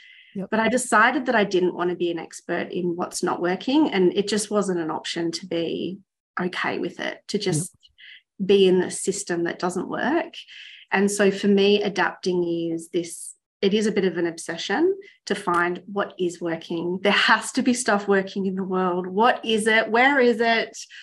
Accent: Victoria, Australia; I am based in Melbourne, so I am originally from Australia, but I've lived overseas for several years, several times. So I think of myself as a global citizen

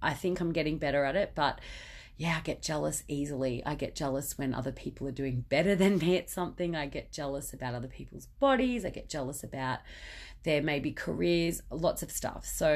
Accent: Victoria, Australia; also born or lived in Melbourne; I've been back home with family and friends in my hometown. So as you heard in the introduction, I was born in Melbourne but moved to country Victoria as a baby. So grew up here.

